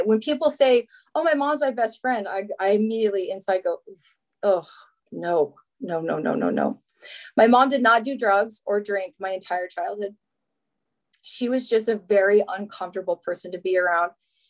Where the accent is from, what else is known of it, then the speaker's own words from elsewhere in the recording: Phoenix, Arizona, United States; born there; I was born in Phoenix, Arizona.